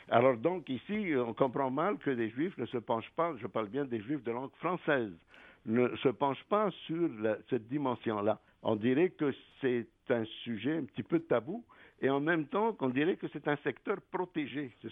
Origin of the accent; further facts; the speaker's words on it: Quebec, Canada; en tant que Québécois et en tant qu'écrivain